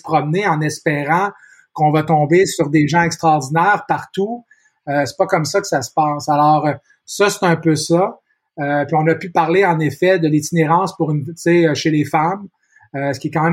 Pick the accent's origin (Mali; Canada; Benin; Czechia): Canada; Montreal, Quebec; moi, je suis né ici, je suis né à Montréal, je vis encore à Montréal.